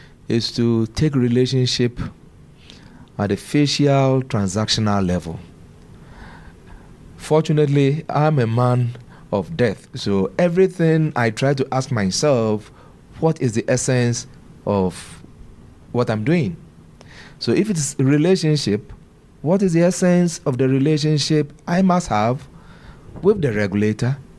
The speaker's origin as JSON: {"language": "English", "country": "Ghana", "said": "So now that I've come back as a Ghanaian, it's exactly what I want to do."}